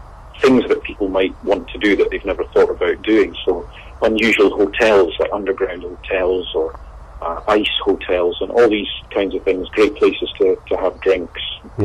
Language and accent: English; Keith, Scotland, United Kingdom; if you live in Speyside, I grew up in Keith, it's hard not to really be exposed to distilleries.